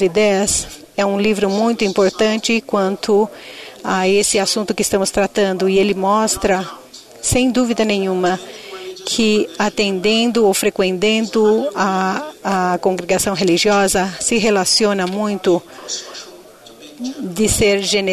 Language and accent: Portuguese; Israel; now in United States; Não sou daqui dos Estados Unidos, sou do Islã. E quando eu observo aos Estados Unidos, eu sou de Israel.